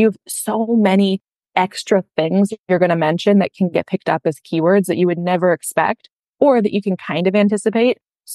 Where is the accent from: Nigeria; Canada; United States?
Canada; I'm Canadian